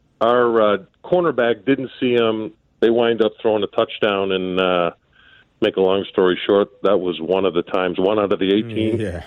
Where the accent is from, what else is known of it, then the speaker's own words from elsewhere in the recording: East Coast, United States; When I first got there, you know, I came from the East Coast.